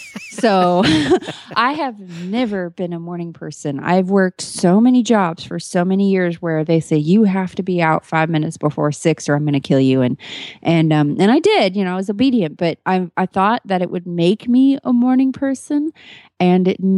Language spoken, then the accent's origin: English; Seven Points, Texas, United States; from Seven Points, Texas